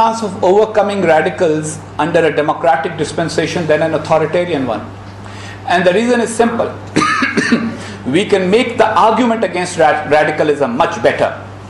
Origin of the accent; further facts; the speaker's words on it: Pakistan; And as a Pakistani, I am concerned about Pakistan's future.